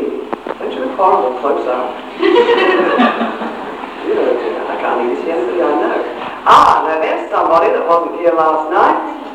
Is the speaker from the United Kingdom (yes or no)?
yes; Scotland, United Kingdom; I'm from Scotland, remember.